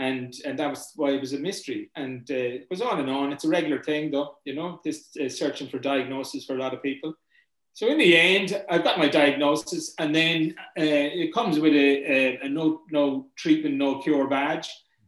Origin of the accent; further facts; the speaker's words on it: Granard, County Longford, Ireland; I'm from Granard in Longford, which is very close to Cavan